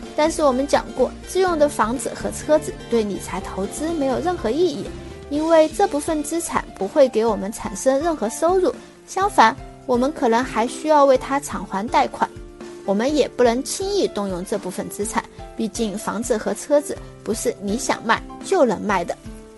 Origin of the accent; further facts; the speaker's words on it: Sichuan, China; accent: Sichuanese; 如果用我们四川话说